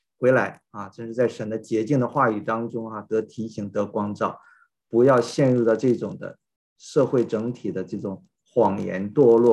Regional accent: China; 我是从大陆来的啊。

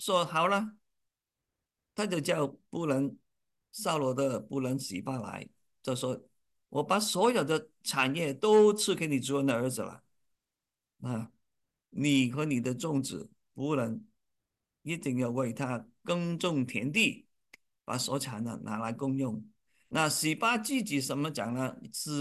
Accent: China; 那我们中国人不是说吗？父是英雄儿好汉吗？

